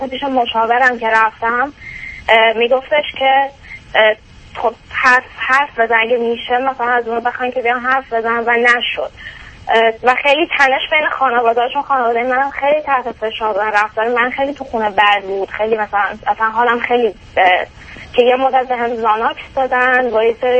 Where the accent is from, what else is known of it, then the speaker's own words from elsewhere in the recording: Iran; moved away as an adult; الان 5 سال تقریبا هست که از ایران اومدیم.